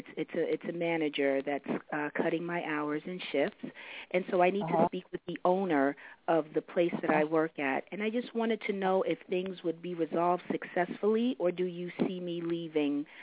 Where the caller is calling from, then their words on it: New York, United States; I'm calling from New York.